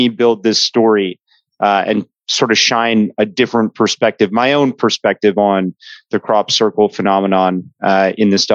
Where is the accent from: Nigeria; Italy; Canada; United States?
Canada; Toronto, Ontario; So I am a Canadian dude. I hail from Toronto, Ontario, Canada.